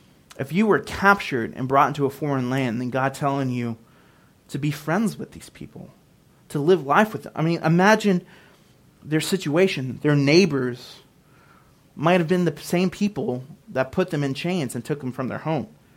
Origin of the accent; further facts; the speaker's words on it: Aransas Pass, Texas, United States; also born or lived in Portland, Texas / La Porte, Texas; I'm from Portland, Texas. I was born in Aransas Pass, Texas. That's South Texas by Corpus Christi. And I spent my childhood there.